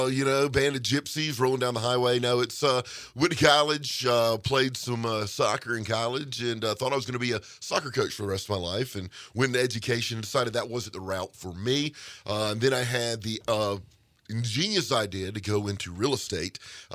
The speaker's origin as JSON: {"language": "English", "town": "Wilmington", "region": "North Carolina", "country": "United States", "lives_now": "Havre, United States", "said": "I'm from North Carolina, southeastern North Carolina, coastal North Carolina, Wilmington area."}